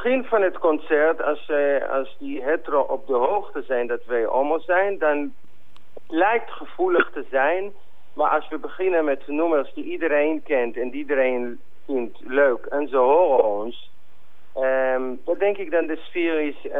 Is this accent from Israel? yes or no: yes; Israel; moved away; oorspronkelijk kom ik uit Israël.